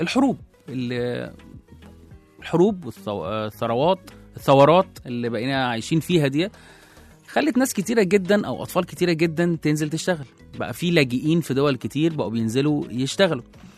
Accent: Egypt; او مصر هنا عندنا في مصر ابتدت تاخد خطوات من سنة 2018 لغاية سنة 2025

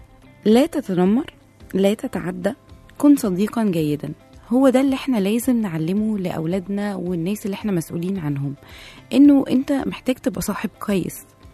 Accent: Egypt; لكن احنا كمصريين دايما عندنا كلمة مشهورة قوي

